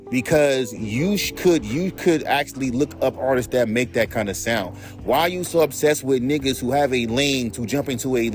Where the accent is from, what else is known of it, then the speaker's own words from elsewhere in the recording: California, United States; I'm from the West Coast. We are known for having chill, laid-back fucking tones.